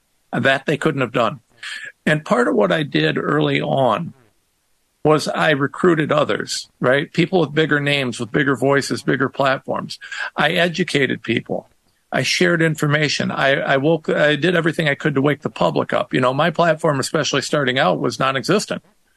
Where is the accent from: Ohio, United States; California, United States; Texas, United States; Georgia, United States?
Ohio, United States; I'm some guy from Ohio, so it took a while to develop my credibility.